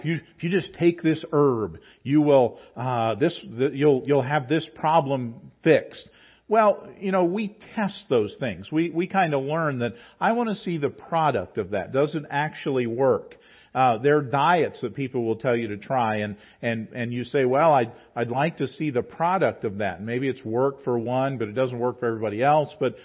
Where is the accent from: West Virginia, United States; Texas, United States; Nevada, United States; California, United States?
West Virginia, United States; West Milford; I grew up in West Milford, West Virginia, and West Milford has all of 300 people.